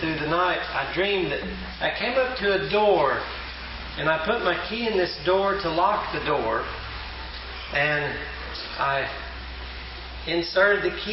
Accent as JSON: {"language": "English", "town": "St. Paul", "region": "Oklahoma", "country": "United States", "said": "I'm from St. Paul, Oklahoma."}